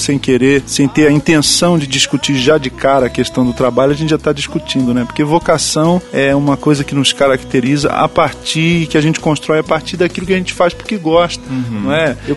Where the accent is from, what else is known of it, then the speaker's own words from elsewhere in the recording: Rio de Janeiro, Brazil; now in São Paulo, Brazil; quando vim do Rio de Janeiro para São Paulo para trabalhar com uma igreja aqui no ABC